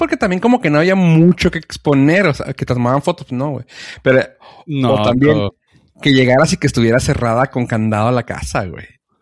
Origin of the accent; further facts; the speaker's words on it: Mexico; estuvimos en la frontera, güey, y que somos mexicanos